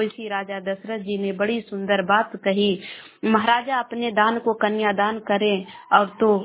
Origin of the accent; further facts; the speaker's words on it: Bihar, India; मैं गोवा से शेखपुरा से बोल रही हूँ, पटना जिला के रहने वाली हूँ।